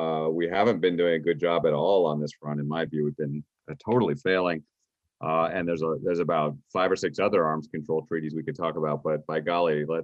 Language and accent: English; United States; You know, as an American, you and me, we're paying